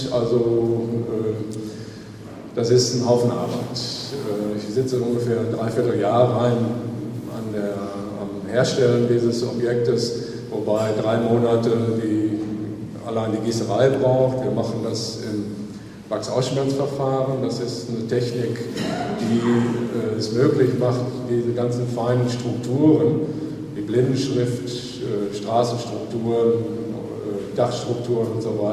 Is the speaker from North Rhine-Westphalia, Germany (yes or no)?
yes; Soest, North Rhine-Westphalia, Germany; ich komme aus Soest in Nordrhein-Westfalen, und da haben wir die Blindenschule für ganz Nordrhein-Westfalen.